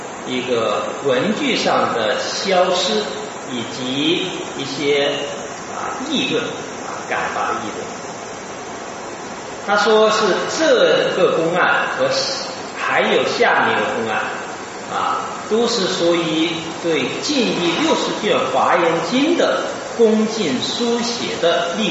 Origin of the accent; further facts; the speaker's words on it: China; 从中说明我们中国人具有大乘的根基